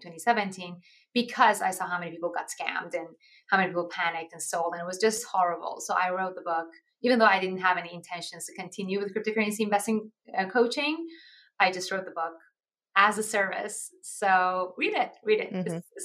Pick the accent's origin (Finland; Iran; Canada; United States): Iran; I'm actually originally from Iran.